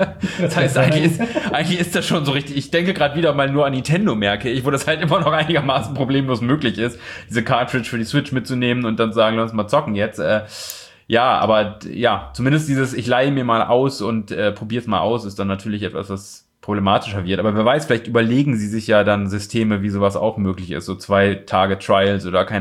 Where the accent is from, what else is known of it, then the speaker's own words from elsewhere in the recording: Osnabrück, Lower Saxony, Germany; da wo ich herkomme aus Osnabrück